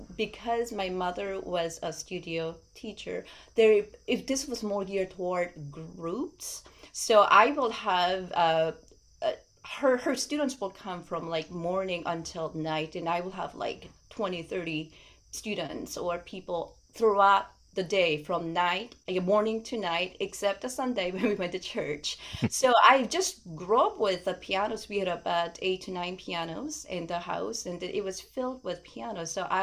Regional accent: South Korea; I'm from South Korea, and my mother was a piano teacher.

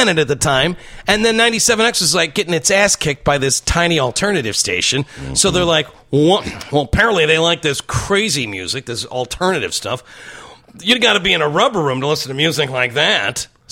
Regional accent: Quad Cities, United States; Hey, I'm from the Quad Cities, home of Dave and Darren.

